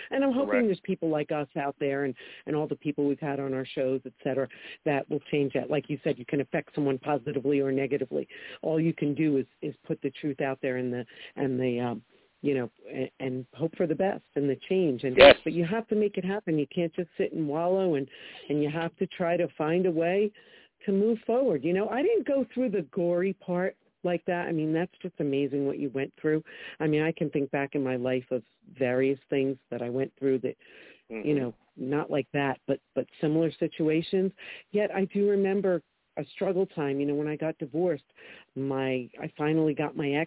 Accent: Brooklyn, New York, United States; I grew up in Brooklyn, and we used to fall asleep to the train going by, to the garbage cans rattling

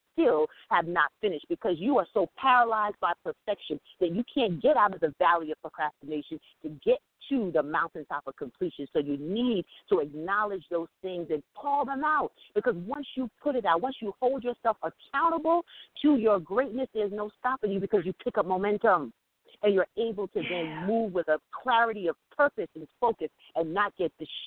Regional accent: Jamaica; I'm West Indian. I'm from Jamaica.

